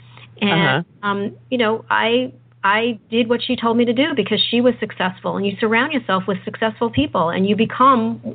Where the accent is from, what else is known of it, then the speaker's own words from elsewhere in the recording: New York, United States; also born or lived in New Jersey; now in Dallas, United States; So my backstory is I was born in New Jersey, moved to New York, and grew up in New York. And so it's a different world than where I live now in Dallas, Texas.